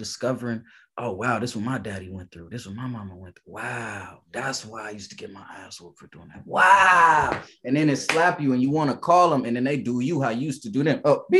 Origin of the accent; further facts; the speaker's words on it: Long Beach, California, United States; I'm from Long Beach, bro.